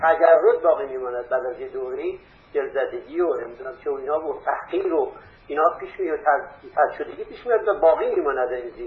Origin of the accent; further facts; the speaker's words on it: Kashan, Isfahan, Iran; چون من خود من کاشانی هستم